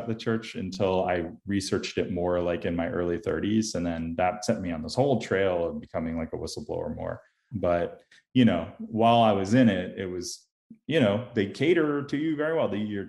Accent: Tarrytown, New York, United States; I went back and visited last year the house I grew up in Tarrytown from like, you know, the mid 80s to the early 90s.

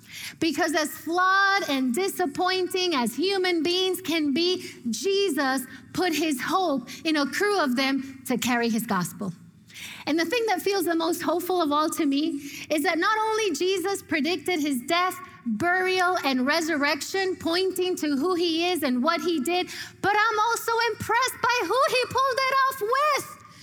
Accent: Puerto Rico; Her name is Gabriela. We're from Puerto Rico, so it's spelled with one B and one L. Latinos in the house, you feel me?

